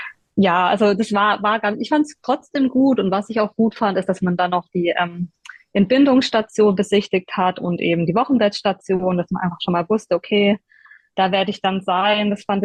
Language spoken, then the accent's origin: German; Stuttgart, Baden-Württemberg, Germany; accent: Swabian; now in United States; Ich komme aus Stuttgart.